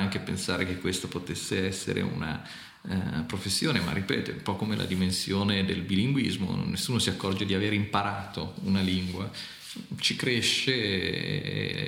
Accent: Milan, Lombardy, Italy; also born or lived in Naples; Sì, ho fatto in tempo a nascere a Napoli, anche se sono cresciuto a Milano

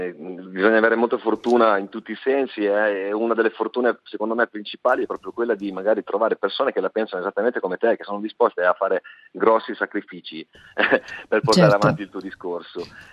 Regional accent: Ferrara, Emilia-Romagna, Italy; born there; now in Milan, Italy; io sono nato a Ferrara

